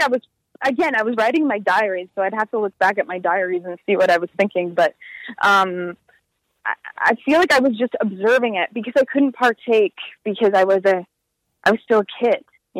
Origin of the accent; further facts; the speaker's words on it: Winnipeg, Manitoba, Canada; So I grew up there in Winnipeg, and my parents both emigrated from Portugal.